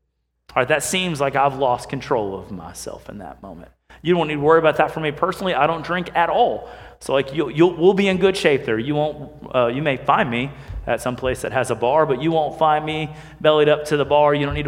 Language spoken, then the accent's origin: English; Houston, Texas, United States; It's just like I'm there. I grew up in Houston.